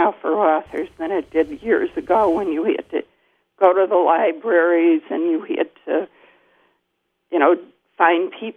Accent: Chicago, Illinois, United States; I'm from Chicago. My son and daughter-in-law and three grandchildren live in Arizona.

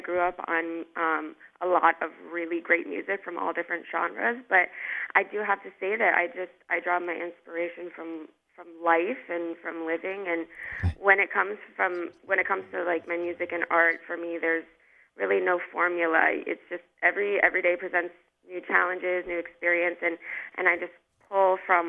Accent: Ohio, United States; Yeah, we're both hailing from Ohio, so it's awesome.

